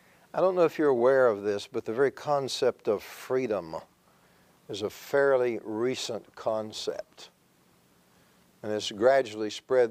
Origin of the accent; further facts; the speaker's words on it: Texas, United States; and you'll forgive me, I am a Texan and rather plain spoken